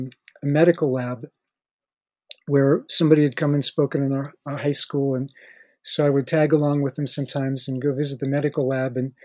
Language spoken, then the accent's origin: English; Ohio, United States; I grew up in suburban northern Ohio, and my parents were very respectable socially and morally and so on.